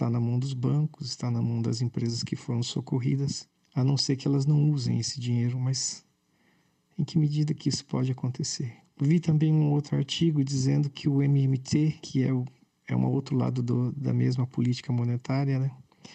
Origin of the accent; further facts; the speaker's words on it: Dracena, São Paulo, Brazil; eu sou de Dracena, do interior de São Paulo.